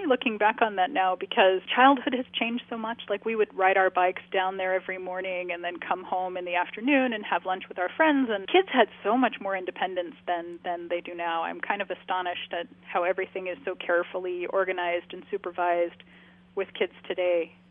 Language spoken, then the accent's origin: English; Illinois, United States; I grew up in Western Illinois, so not far from Nauvoo.